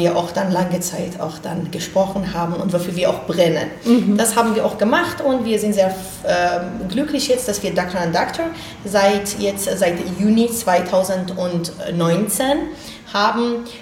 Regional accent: Iran; moved away as an adult; also born or lived in Berlin, Germany; now in Germany; wir sind so in Berlin geboren. Als wir 5 Jahre alt waren, sind wir wieder in den Iran zurückgekehrt. Und mit 25 sind wir wieder nach Deutschland so zurückgekommen für unsere Promotion.

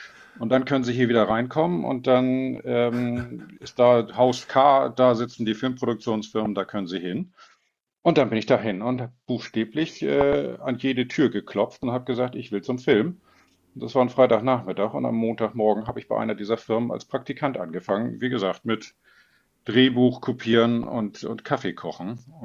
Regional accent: Preetz, Schleswig-Holstein, Germany; ich bin so groß geworden in Schleswig-Holstein auf dem platten Land in einer kleinen Stadt namens Preetz.

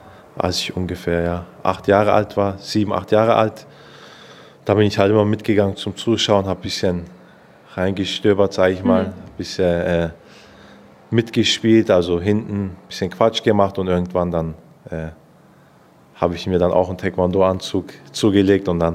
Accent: Stuttgart, Baden-Württemberg, Germany; now in Korntal-Münchingen, Germany; ich bin 26 Jahre alt, komme ursprünglich aus Stuttgart-Freiberg, wohne derzeit in Korntal-Münchingen.

